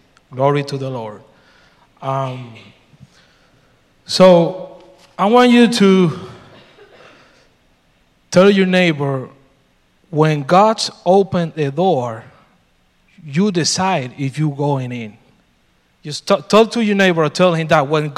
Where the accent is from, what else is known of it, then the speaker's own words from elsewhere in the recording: Puerto Rico; now in United States; I'm from Puerto Rico. I'm living in Virginia.